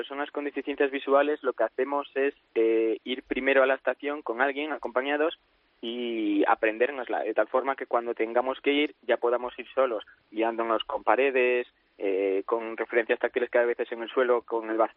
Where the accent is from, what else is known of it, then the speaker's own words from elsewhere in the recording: Tres Cantos, Community of Madrid, Spain; nosotros somos de Tres Cantos.